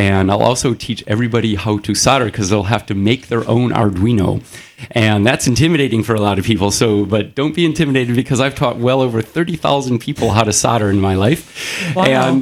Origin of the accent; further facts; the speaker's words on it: San Francisco, California, United States; I am not, but I like hanging out with them. I'm from San Francisco.